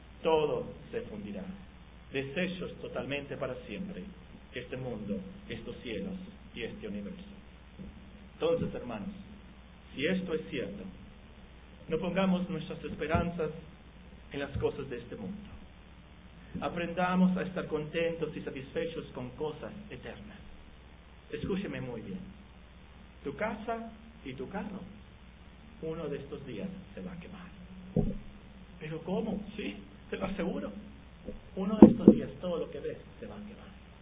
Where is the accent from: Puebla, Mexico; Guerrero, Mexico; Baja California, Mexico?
Guerrero, Mexico; born there; No nací en Sinaloa. Nací en Guerrero. Pero mis padres son de la Ciudad de México.